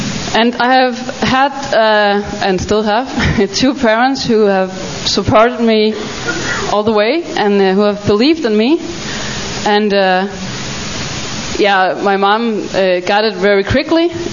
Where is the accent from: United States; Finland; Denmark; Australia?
Denmark; Copenhagen, Capital Region of Denmark; English is a second language; I grew up in Copenhagen, the capital of Denmark